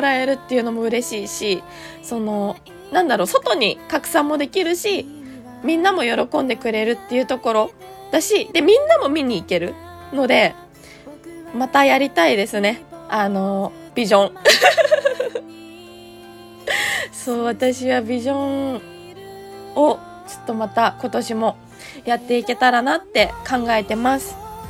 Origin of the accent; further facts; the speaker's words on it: Hokkaido, Japan; あの地元の北海道でライブやりたいなとか